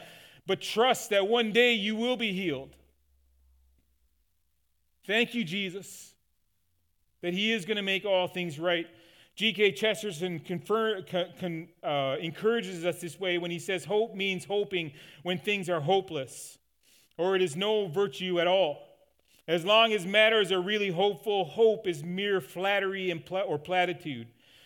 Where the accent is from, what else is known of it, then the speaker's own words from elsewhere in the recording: Newfoundland and Labrador, Canada; Newfoundlanders, right? We're one of the Gentiles, and I'm thankful for it. And if you're wondering where my accent came from, there you go.